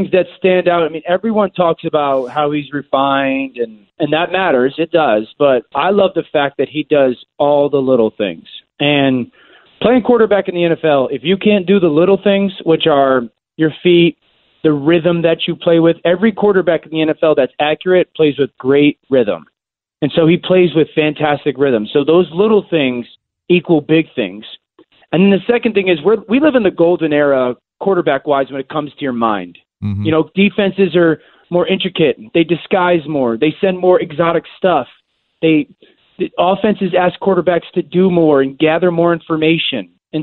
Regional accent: Connecticut, United States; I'm from actually Fairfield County, Connecticut. You know, about an hour from Storrs

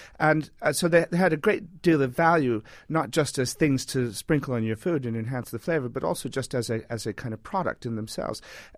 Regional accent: Des Moines, Iowa, United States; now in England; I grew up in Des Moines, Iowa, and we had salt and pepper on the table, and now I live in England

